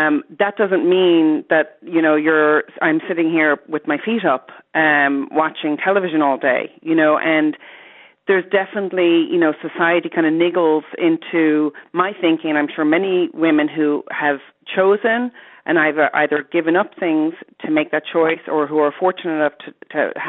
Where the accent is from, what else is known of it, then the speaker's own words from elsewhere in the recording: United States; also born or lived in Ireland; I'm Irish, but I grew up in the States